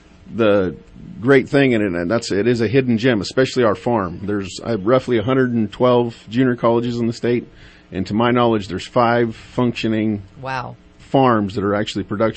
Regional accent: Grass Valley, California, United States; I grew up in Grass Valley, California, heavily involved in raising cattle, FFA program.

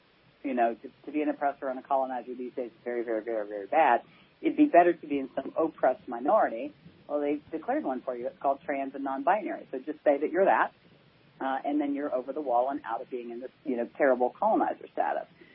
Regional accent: Atlanta, Georgia, United States; also born or lived in Dallas; I grew up in Atlanta, and I lived in Dallas for a while

